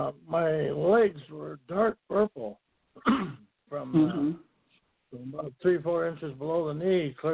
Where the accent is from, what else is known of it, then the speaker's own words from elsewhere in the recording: Minnesota, United States; I'm from Minnesota.